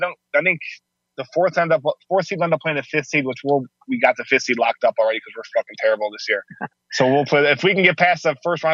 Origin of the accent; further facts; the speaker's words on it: Depew, New York, United States; Dude, I grew up in Depew.